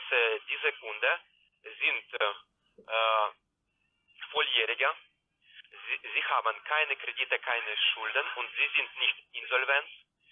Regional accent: Bulgaria; Tut mir leid, ich komme aus Bulgarien.

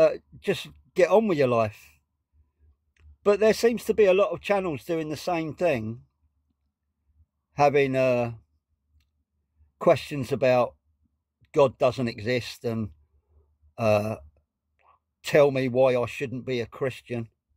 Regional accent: United Kingdom; Sorry, I'm British.

